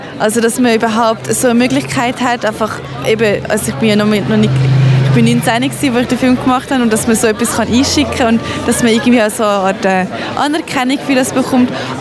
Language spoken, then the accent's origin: German; Switzerland; weil ich bin da in der Schweiz geboren und aufgewachsen.